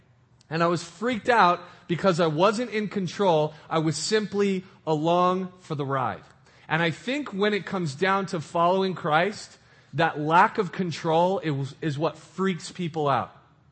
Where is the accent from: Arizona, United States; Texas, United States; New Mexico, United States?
New Mexico, United States; We grew up in New Mexico. And so we're about to move and do some stuff that we've never done before.